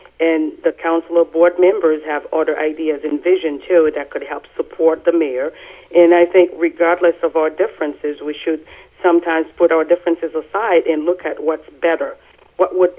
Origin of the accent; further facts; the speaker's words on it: Haiti; moved away as an adult; now in United States; I am originally from Haiti. I immigrated to the U.S. with my family in December of 1996.